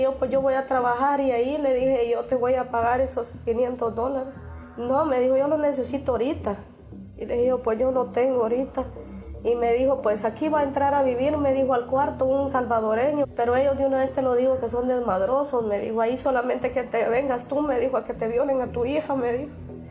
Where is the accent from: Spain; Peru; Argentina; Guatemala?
Guatemala; a mi hijo pues me le pasaron muchas cosas donde yo vivo en Guatemala, en mi pueblo